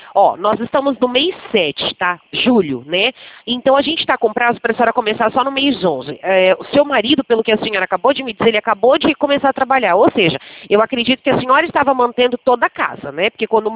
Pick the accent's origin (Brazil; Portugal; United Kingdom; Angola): Brazil; Americana, São Paulo; Eu sou do interior de São Paulo, da cidade americana